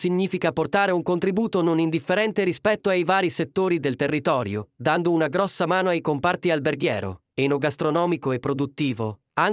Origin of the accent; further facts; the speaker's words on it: Brescia, Lombardy, Italy; Da bresciano, non posso che pensare al territorio della Valle Camonica